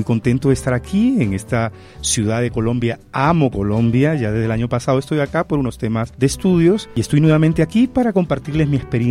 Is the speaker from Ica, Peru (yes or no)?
yes; Pisco, Ica, Peru; also born or lived in Lima; Yo nací en Pisco, me crié en Pisco, estudié la educación inicial, estudié en Lima, porque mis padres emigraron como todo provinciano a la capital, y después regresé a Pisco para estudiar la educación secundaria.